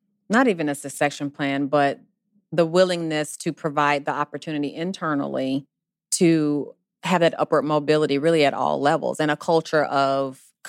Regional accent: Chattanooga, Tennessee, United States; I come from Chattanooga, Tennessee, and it's always known as like a foundry town.

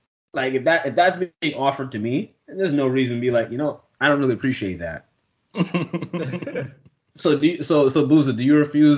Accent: East Coast, United States; growing up in the East Coast, you don't come across that unless it's like a very diverse high school.

